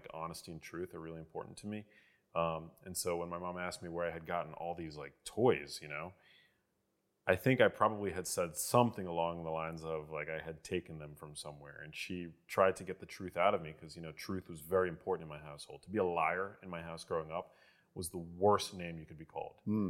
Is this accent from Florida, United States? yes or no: no; New York City, New York, United States; Yeah, I grew up in New York City.